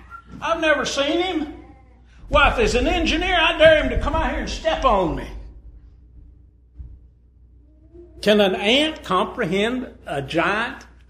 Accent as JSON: {"language": "English", "town": "Salisbury", "region": "North Carolina", "country": "United States", "tie": "born or raised there", "said": "I grew up in Salisbury, North Carolina. I don't know how many of you ever been there."}